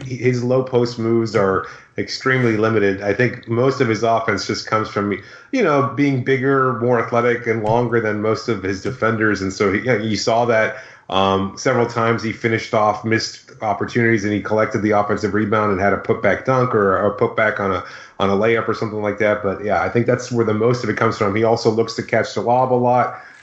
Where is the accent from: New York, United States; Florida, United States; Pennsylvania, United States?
Florida, United States; Miami; We're from Miami. We don't know what that means. We don't have transit in Miami.